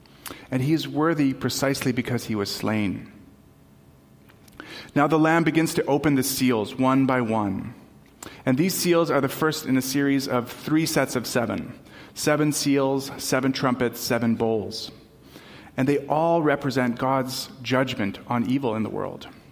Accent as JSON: {"language": "English", "country": "Tanzania", "tie": "born or raised there", "said": "Growing up in Tanzania, we would go to the local market and to buy a lot of our fruits and vegetables and other staples."}